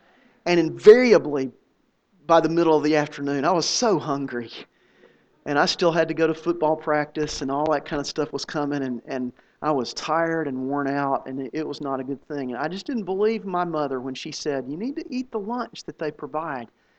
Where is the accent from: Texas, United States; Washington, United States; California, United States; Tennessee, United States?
Tennessee, United States; and I grew up in East Tennessee.